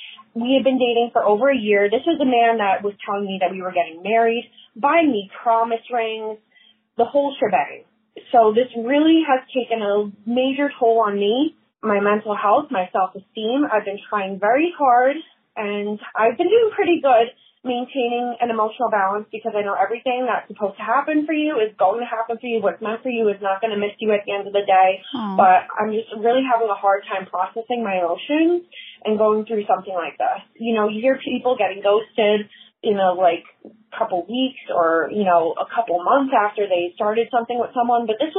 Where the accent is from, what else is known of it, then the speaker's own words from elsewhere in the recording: Long Island, New York, United States; I'm from Long Island, New York. I just have one around here